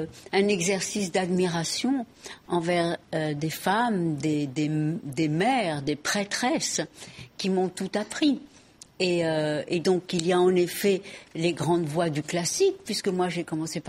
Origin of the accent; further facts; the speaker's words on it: Mexico; also born or lived in United States; now in France; je suis américaine de naissance et puis élevée au Mexique. Mais la France a été mon pays d'accueil. Bon, mes parents étaient français.